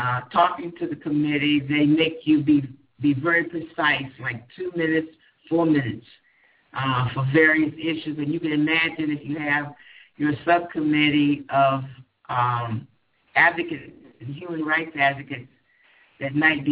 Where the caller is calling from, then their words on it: Geneva, Switzerland; Yeah, I'm calling from Geneva, Switzerland.